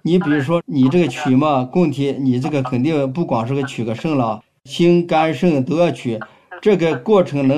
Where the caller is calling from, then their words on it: Chengdu, Sichuan, China; 我这个电话呢是从成都打过来，四川的成都